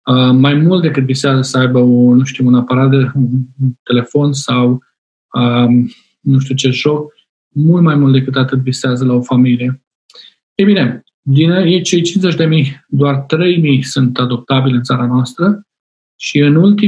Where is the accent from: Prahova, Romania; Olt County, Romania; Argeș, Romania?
Argeș, Romania; Pitești; Vin la București, eu sunt din Pitești, vin la București